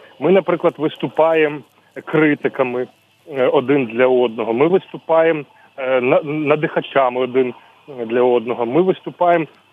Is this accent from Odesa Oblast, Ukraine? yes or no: no; Ivano-Frankivsk Oblast, Ukraine; я з Івано-Франківського.